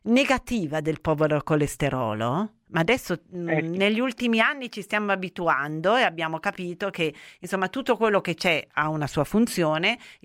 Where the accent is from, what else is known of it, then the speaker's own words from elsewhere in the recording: Turin, Piedmont, Italy; noi che tutte e due siamo di Torino, no?